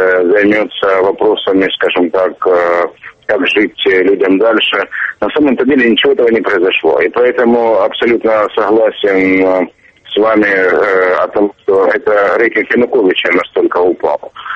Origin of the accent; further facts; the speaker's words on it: Luhansk, Luhansk Oblast, Ukraine; Я из Луганска. Луганск – это восточная Украина.